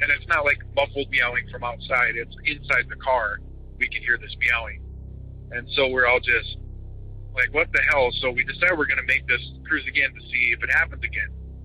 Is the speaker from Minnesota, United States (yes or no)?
yes; Minnesota, United States; also born or lived in South Dakota; I was in from South Dakota originally, from a reservation out there, and lived in Minnesota just about all my life, though, but family still all lives out there.